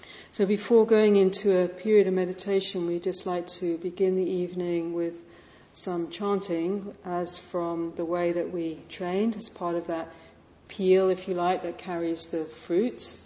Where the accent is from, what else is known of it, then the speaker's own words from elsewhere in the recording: London, United Kingdom; I'm originally from West London and grew up in the UK